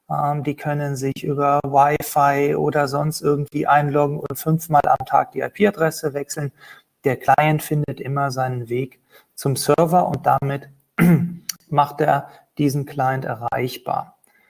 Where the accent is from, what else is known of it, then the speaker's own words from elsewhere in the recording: Cologne, North Rhine-Westphalia, Germany; Ich komme aus Köln